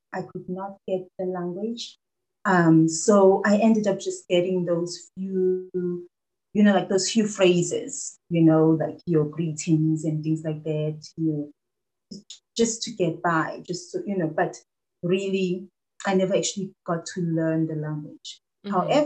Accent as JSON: {"language": "English", "town": "Durban", "region": "KwaZulu-Natal", "country": "South Africa", "tie": "born or raised there", "first_language": "Zulu", "second_language": "English", "said": "It is isiZulu because of where I was born and raised. I was born in Durban, so isiZulu is what's spoken there mainly."}